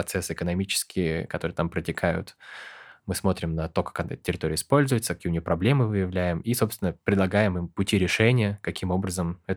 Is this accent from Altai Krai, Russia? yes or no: yes; Altai Krai, Russia; born there; also born or lived in Novosibirsk / London; now in Moscow, Russia; И я родился на Алтае, жил в Новосибирске, пару лет в Лондоне, и вот потом как бы вернулся и решил, ну, надо, наверное, в столицу переезжать.